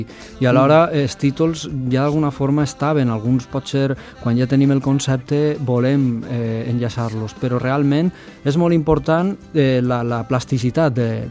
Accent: Alcoi, Valencian Community, Spain; now in Barcelona, Spain; perquè jo, com a alcoià, ensenc en un paisatge postindustrial

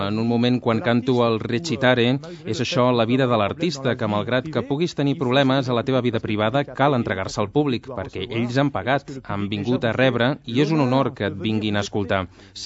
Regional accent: Italy; Catalan is a second language; potser perquè també sóc italià i, clar, estem molt a la vora

